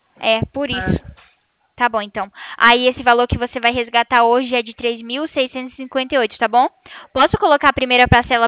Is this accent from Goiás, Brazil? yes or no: no; Itatiba, São Paulo, Brazil; É que eu sou de Itatiba.